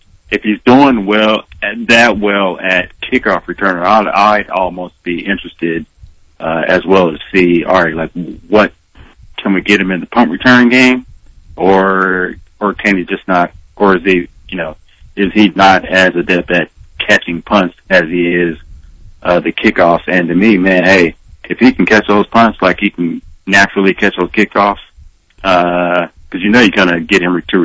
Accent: Oak Ridge, Tennessee, United States; I mean, I really loved it from when I was a shorty, you know, growing up in Oak Ridge all the way through my experiences

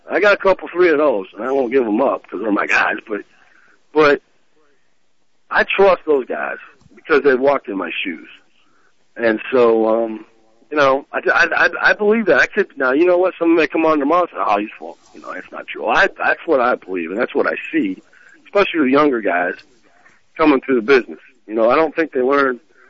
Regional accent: Iowa, United States; I'm not from Missouri, but I'm from Iowa.

